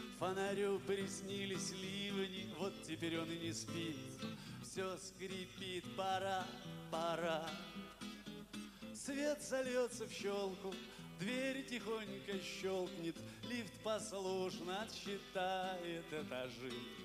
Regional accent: Chelyabinsk, Chelyabinsk Oblast, Russia; born there; Но если я уже родился в Челябинске

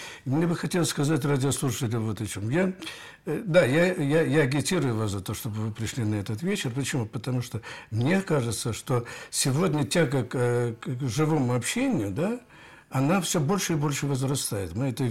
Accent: Odesa, Odesa Oblast, Ukraine; вот я из Одессы, да, Одесса

